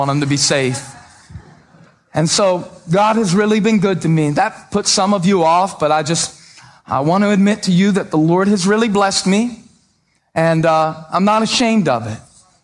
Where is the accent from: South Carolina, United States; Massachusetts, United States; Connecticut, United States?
South Carolina, United States; Moncks Corner; I cashed some checks last year that I never thought I'd cash growing up in Monk's Corner, South Carolina, with a dad who dropped out of school in the eighth grade.